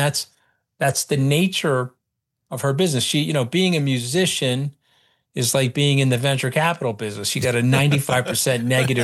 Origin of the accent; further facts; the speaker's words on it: Long Island, New York, United States; He says I'm a Jersey Shore cast member, even though I'm from Long Island.